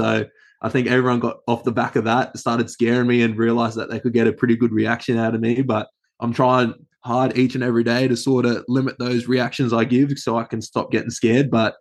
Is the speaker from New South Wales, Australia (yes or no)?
no; Gold Coast, Queensland, Australia; I grew up on the Gold Coast